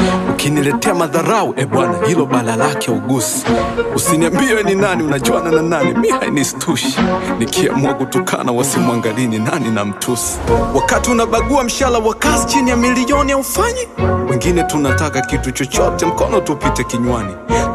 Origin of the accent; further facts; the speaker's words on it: Temeke, Dar es Salaam, Tanzania; natoka Temeke kule mbako muga mbona ruka na kukanyagana